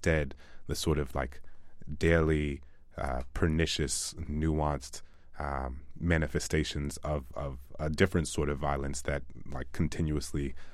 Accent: New Orleans, Louisiana, United States; I grew up in New Orleans, Louisiana, and there was a camp that took public school students from the school into the woods for like 3 days

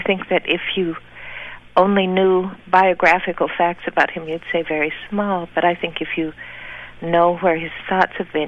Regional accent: Idaho, United States; now in Iowa, United States; Well, you know, I grew up in Idaho. I went to college at Brown. I went to graduate school at the University of Washington.

